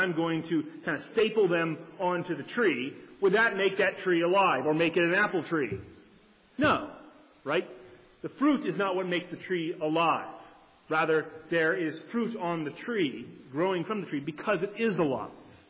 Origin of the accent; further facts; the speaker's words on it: United States; He uses the example of the World Cup, but we're Americans here, so we're going to use the World Series.